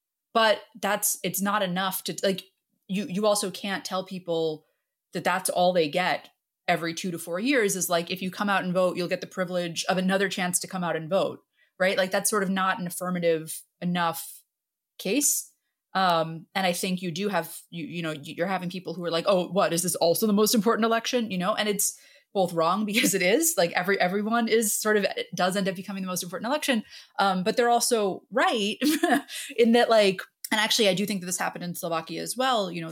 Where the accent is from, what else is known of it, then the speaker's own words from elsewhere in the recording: United States; You know, I just, as an American, I just see such a strong, I just see so many parallels